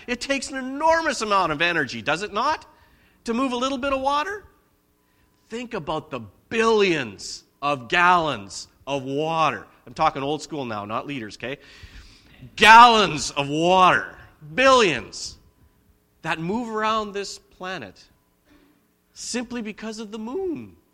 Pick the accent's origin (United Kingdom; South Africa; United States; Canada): Canada; Alberta; now in Nanaimo, Canada; Now, I grew up in Alberta. Bodies of water do not move. So when I moved here to Nanaimo